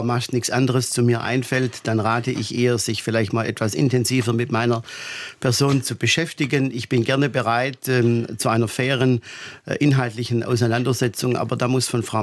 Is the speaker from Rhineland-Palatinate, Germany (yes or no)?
no; Weingarten, Baden-Württemberg, Germany; In der Tat, ich bin gebürtiger Oberschwabe und natürlich bis heute auch dieser Heimat verbunden.